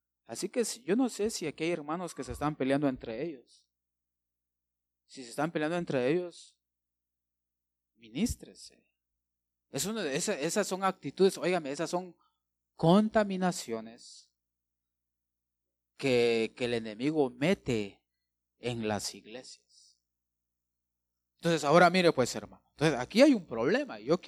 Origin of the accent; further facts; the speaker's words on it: Guatemala; Pues todavía somos guatemaltecos, ¿verdad? Pero hay una genética ahí.